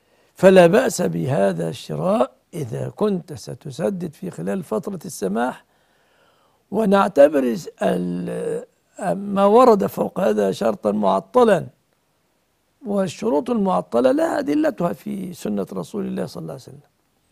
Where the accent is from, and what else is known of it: Egypt